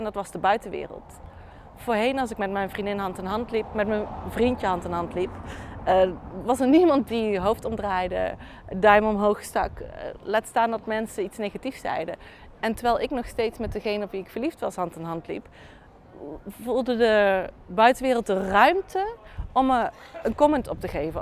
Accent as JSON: {"language": "Dutch", "region": "North Brabant", "country": "Netherlands", "said": "ook voor mij als Brabander is het heel speciaal om te zien dat alles water is. Ik kom toch echt van een landklimaat."}